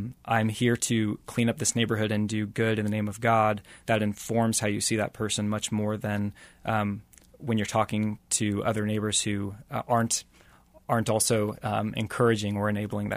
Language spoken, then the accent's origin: English; Kansas City, Missouri, United States; I grew up in South Kansas City, went to college up in Liberty at William Jewell, and then right after that moved down to Midtown about 10 years ago to actually be part of a church community.